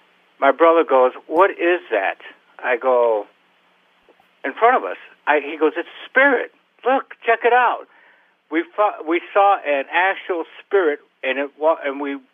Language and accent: English; Griffith, Indiana, United States; Calumet Township, Griffith, controversial area politically. But I'm from that area, and I have an authentic sighting to report.